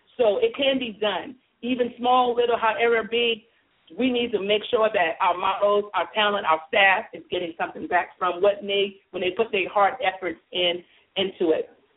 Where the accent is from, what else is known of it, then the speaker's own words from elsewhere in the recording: Columbia, South Carolina, United States; today is Sunday, and I'm in my hometown where I grew up at, and I just love being around family.